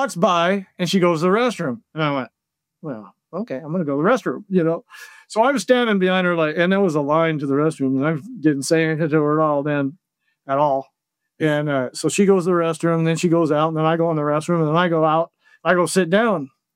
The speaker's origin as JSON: {"language": "English", "town": "Clam Falls", "region": "Oregon", "country": "United States", "said": "So, you know, and I'm from Clam Falls, Oregon."}